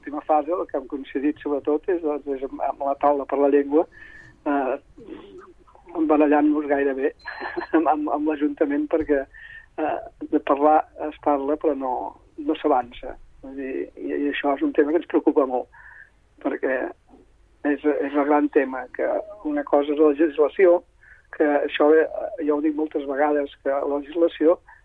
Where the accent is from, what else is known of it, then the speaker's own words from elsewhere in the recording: Catalonia, Spain; la gent entengui que si som catalans és perquè històricament hem parlat el català